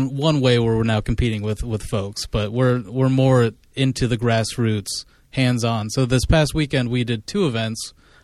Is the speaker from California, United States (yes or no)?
yes; Salinas, California, United States; I'm actually from Salinas, where he actually grew up.